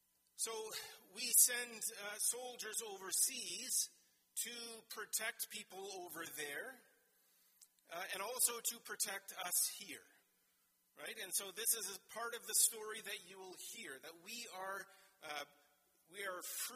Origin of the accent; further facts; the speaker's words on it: Ontario, Canada; where we grew up in Ontario